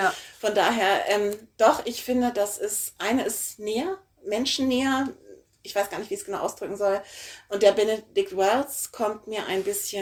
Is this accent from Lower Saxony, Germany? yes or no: no; Hamburg, Germany; Also ich bin in Hamburg aufgewachsen, ich bin im Sommer im Kaifu-Bad gewesen in Eimsbüttel.